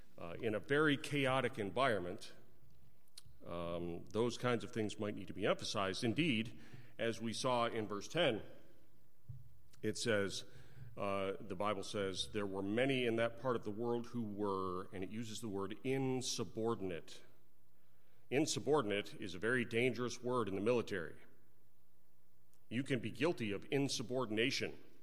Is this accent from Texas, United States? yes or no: yes; Texas, United States; when I was growing up in Texas, the back of the bus was where all the bad stuff happened.